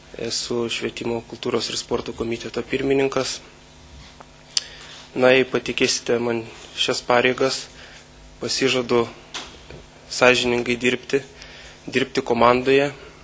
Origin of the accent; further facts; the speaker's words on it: Šukioniai, Šiauliai County, Lithuania; Taigi, esu kilęs iš Šukionių kaimo Pakruojo rajono. Ten esu baigęs ir pagrindinę mokyklą.